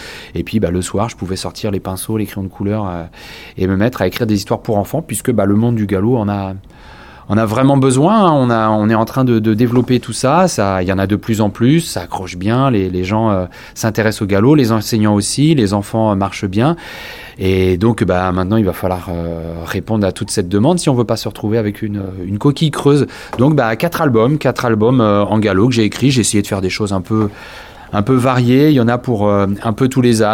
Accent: Vitré, Brittany, France; je suis originaire d'Haute-Bretagne, hein, je suis du pays de Vitré, bah, Saint-Rennais.

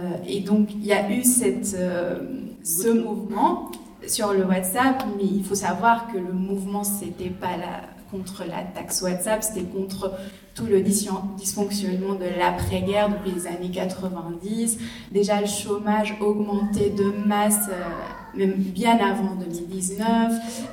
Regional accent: Lebanon; On le fait parce qu'on est Libanais, on y tient.

